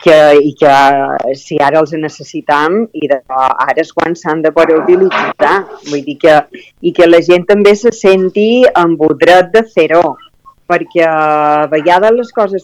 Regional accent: Balearic Islands, Spain; com a mallorquins tenim reparos, no, en demanar coses

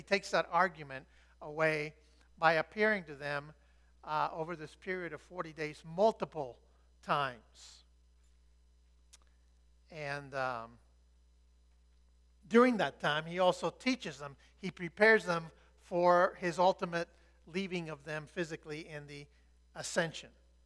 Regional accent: Florida, United States; I've often thought, because I was raised in Florida, that the only physical comparison I could make to that is for me becoming a roach.

